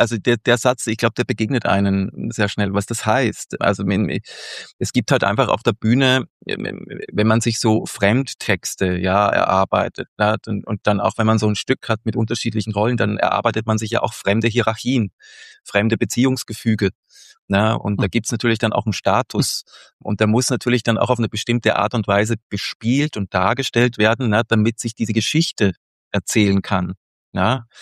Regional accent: Austria; Also ich bin gebürtiger Österreicher. Ja, manchmal hört man es noch so ein bisschen oder ich werde irgendwie im bayerischen Raum zumindest verortet.

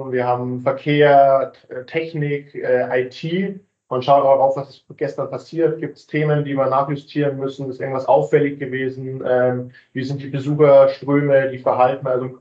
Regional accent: Munich, Bavaria, Germany; bin aufgewachsen, groß geworden in München

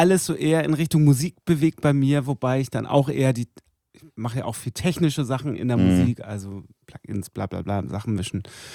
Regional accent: Wedel, Schleswig-Holstein, Germany; Also es gab bei uns in Wedel, ist ja eine, quasi, was ist das, ein Vorort von Hamburg?

